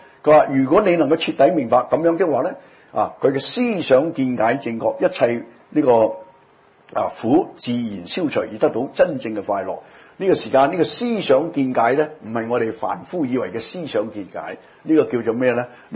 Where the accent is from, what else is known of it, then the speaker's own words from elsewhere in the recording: Guangdong, China; 我哋廣東人講講得幾嘴啊